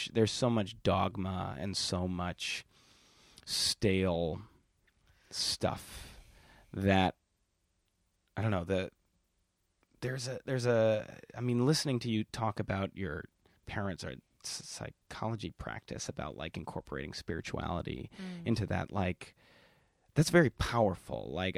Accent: Whitefish Bay, Wisconsin, United States; I grew up Reform Jewish in Milwaukee, Wisconsin, in Whitefish Bay.

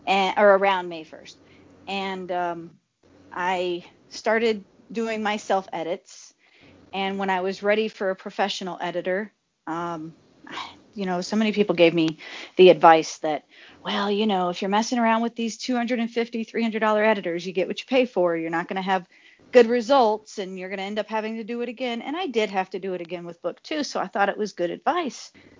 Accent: Chicago, Illinois, United States; accent: southern; also born or lived in Tennessee; Yeah, I was born in Tennessee, and when I was – just before I turned 4, we moved to Chicago. So I came to Chicago with a bunch of people with the crisp northern accents, and I'm saying, y'all – how y'all doing? Real thick southern accent.

